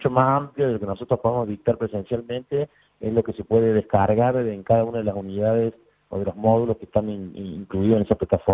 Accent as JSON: {"language": "Spanish", "region": "Córdoba", "country": "Argentina", "accent": "Cordobés", "said": "nosotros estamos ubicados en Córdoba, como ya se habrán dado cuenta por mi acento"}